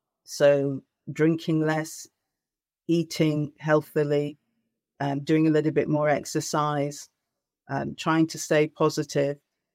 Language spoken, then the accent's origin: English; Yorkshire and the Humber, United Kingdom; born there; I was born in Yorkshire and I returned.